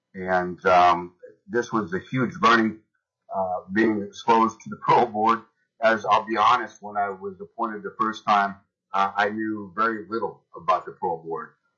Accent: Juneau, Alaska, United States; I'm born and raised in Juneau. I'm 55 years old.

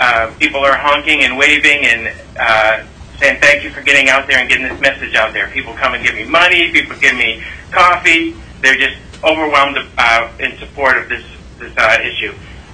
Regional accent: Soldotna, Alaska, United States; I'm speaking on behalf of myself. I'm from Soldotna.

